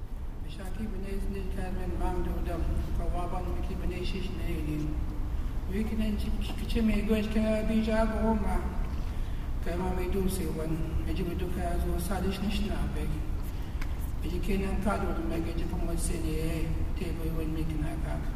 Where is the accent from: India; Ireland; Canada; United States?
Canada; I'm from the Algonquin Nation.